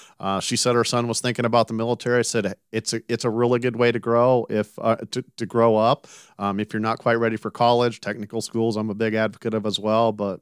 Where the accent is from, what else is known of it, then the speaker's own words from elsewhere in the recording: Salina, Kansas, United States; I grew up in Salina, Kansas.